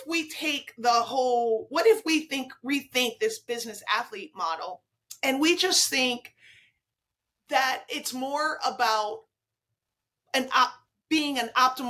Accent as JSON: {"language": "English", "town": "Flint", "region": "Michigan", "country": "United States", "said": "Well, I'm from Flint."}